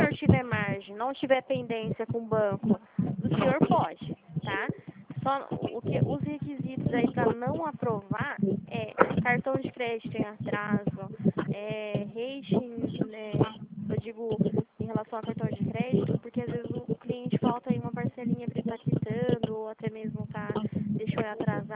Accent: Limeira, São Paulo, Brazil; Eu sou de Limeira, São Paulo.

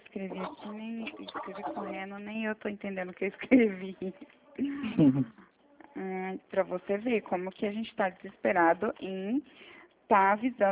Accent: Maringá, Paraná, Brazil; Não, eu sou de Maringá.

